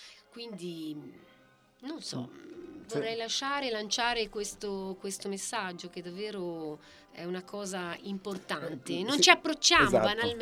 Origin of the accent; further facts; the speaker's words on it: Tuscany, Italy; E che noi siamo toscani e che quindi dobbiamo sapere.